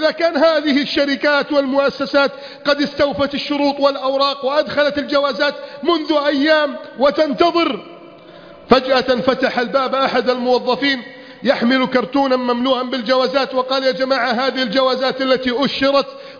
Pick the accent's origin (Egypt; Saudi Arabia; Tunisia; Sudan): Egypt